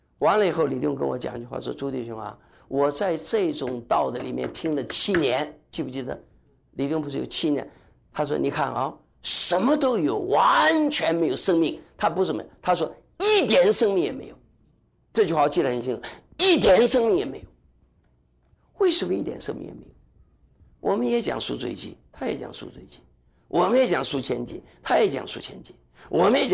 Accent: Taiwan; 我们都是从台湾来的

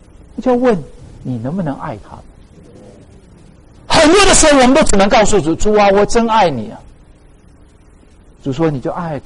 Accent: China; 我们中国人都是握手哈

